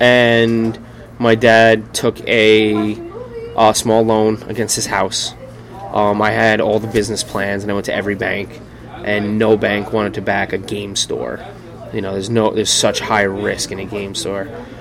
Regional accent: Cairo, New York, United States; I'm from Caro.

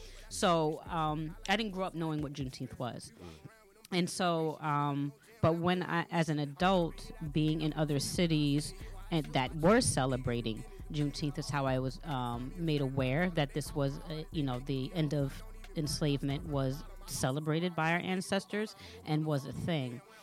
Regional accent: Hudson, United States; We're both from Hudson. to an extent. We both moved to Hudson when we were very young and grew up there.

